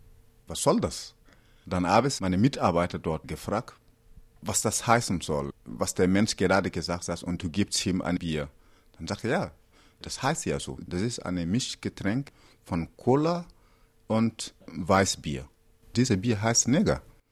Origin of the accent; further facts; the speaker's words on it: Burkina Faso; German is a second language; now in Germany; ich komme aus Burkina Faso und lebe in Bayern noch nicht so lange